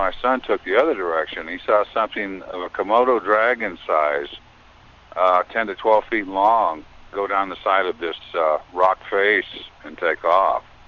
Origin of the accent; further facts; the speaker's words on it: Four Corners, United States; I'm from the Four Corners area.